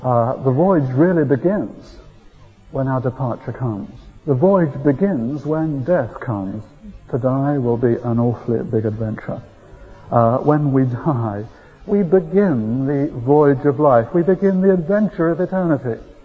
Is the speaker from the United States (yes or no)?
no; Scotland, United Kingdom; Being a Scot, let me quote from a Scottish writer